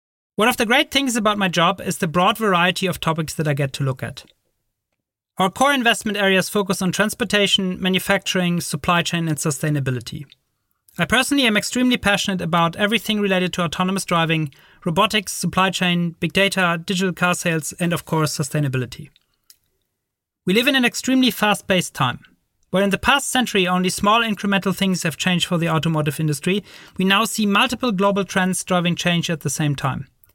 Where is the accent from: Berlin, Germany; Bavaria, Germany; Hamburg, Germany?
Berlin, Germany; English is a second language; moved away as an adult; now in United States; I'm originally from Berlin